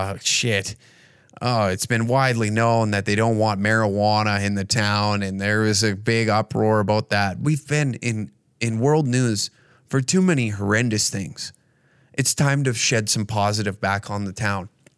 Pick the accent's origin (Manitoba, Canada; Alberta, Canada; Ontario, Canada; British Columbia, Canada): Alberta, Canada; Taber; it's a damn shame that Tabor, my hometown, doesn't even have me on the ballot and being in their Sports Hall of Fame.